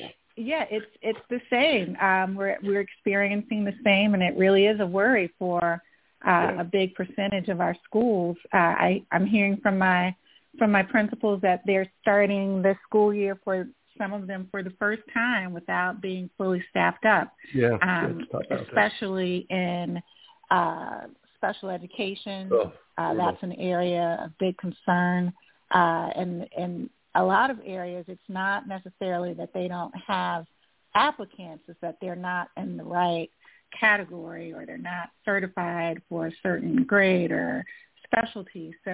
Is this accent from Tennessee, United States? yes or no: no; Houston, Texas, United States; I'm from Houston, Texas.